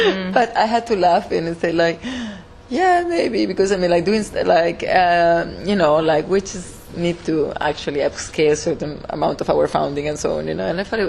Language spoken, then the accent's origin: English; Argentina; You know, I come from Argentina, you know, there's no big founding for dance